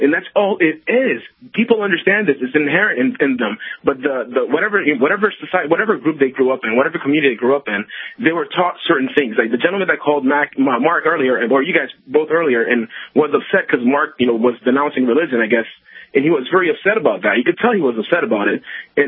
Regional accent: Haiti; I grew up in Haiti for a good amount of time.

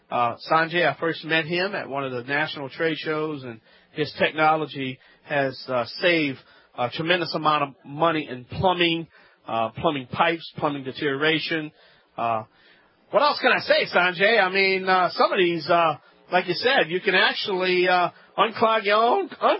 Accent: Louisiana, United States; I'm from South Louisiana. Yeah. Man, we got foundation problems everywhere.

